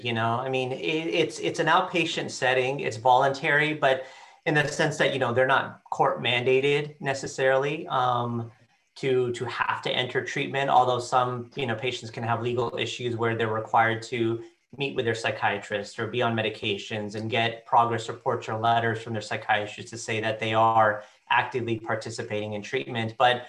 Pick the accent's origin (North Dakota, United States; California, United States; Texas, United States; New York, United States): California, United States; I grew up in Southern California, and I did a lot of all my education and training here